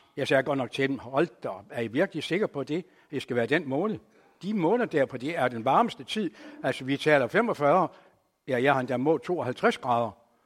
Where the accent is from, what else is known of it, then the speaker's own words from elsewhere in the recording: Randers, Central Denmark Region, Denmark; Jeg er fra Randers. Det kan jo godt høre, jeg er jo ikke vestjyde.